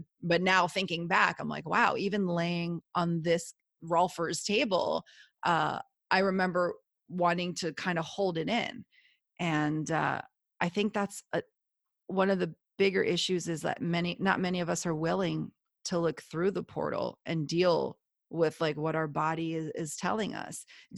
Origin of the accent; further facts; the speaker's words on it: Argentina; I'm originally from Argentina.